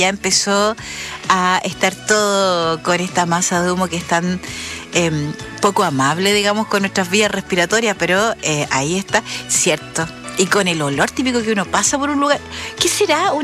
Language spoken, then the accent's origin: Spanish; Valdivia, Los Ríos, Chile; No es lo mismo la gente como hablamos acá en Valdivia que como se habla en la Patagonia chilena o en el norte de Chile o en la zona central.